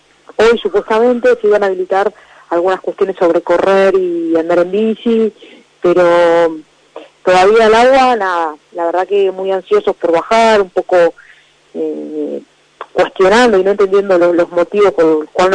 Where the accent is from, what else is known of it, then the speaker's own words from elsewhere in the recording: Concepción del Uruguay, Entre Ríos, Argentina; Yo soy de Concepción del Uruguay.